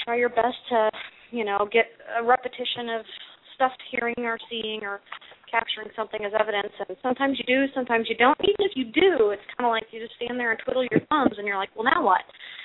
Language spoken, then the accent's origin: English; Missouri, United States; And that's shame on me because I'm from Missouri, so shame.